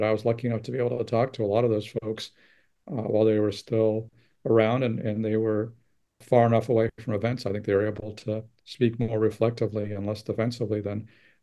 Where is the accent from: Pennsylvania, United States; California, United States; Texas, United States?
California, United States; I do feel like I have some kind of visceral sense of California politics, just having grown up there